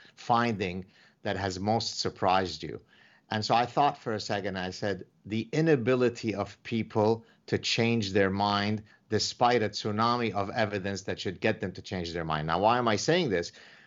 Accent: Canada; Well, I'm glad that you reminded your viewers that I'm Canadian

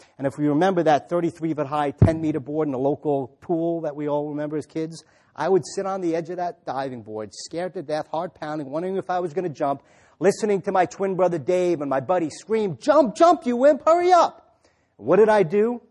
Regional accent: Long Island, New York, United States; now in Atlanta, United States; obviously from my accent, I'm not originally from there, right? I'm from Long Island, New York.

